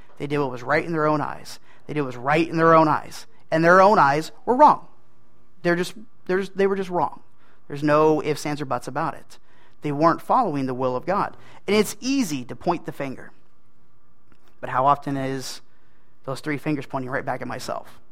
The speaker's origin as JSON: {"language": "English", "region": "Oregon", "country": "United States", "tie": "born or raised there", "said": "I grew up in Coos County, Oregon. Tiny, there's nothing down there. It's a logging community, pretty much the entire county."}